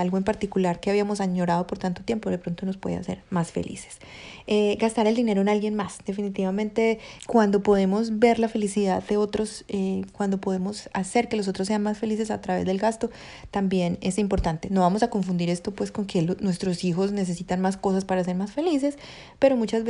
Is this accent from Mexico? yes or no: no; Colombia; la ciudad en la que yo crecí en Colombia